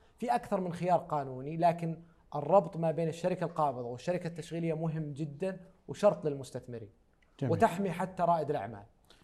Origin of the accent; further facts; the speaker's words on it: Saudi Arabia; مهم جدا لنا كسعوديين أننا ما ننزلق في العنصرية